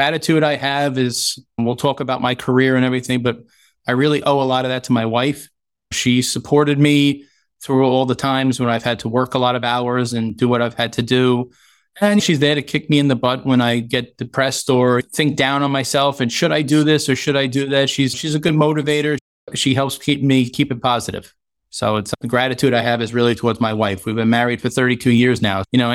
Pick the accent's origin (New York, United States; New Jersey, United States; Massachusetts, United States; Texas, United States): New York, United States; Brooklyn; Grew up in Brooklyn, New York.